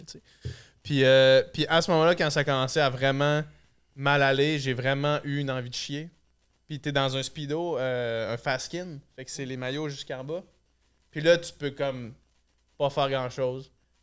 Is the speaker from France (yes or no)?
no; Chicoutimi, Quebec, Canada; Moi, j'ai la cred parce que je viens de Chicoute puis on avait un chalet à Saint-Rite-Taillon.